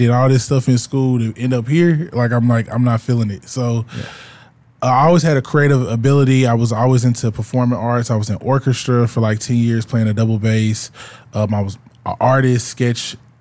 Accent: Little Rock, Arkansas, United States; now in Dallas, United States; I'm from Little Rock, Arkansas, originally.

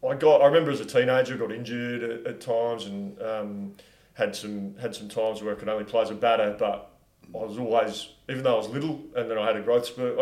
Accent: Sydney, New South Wales, Australia; also born or lived in South Australia; I was born in Sydney. Lived there till 85, Baz. And then Dad worked for State Bank New South Wales and then got a job opportunity with State Bank South Australia. So we moved in, I remember, in January 86.

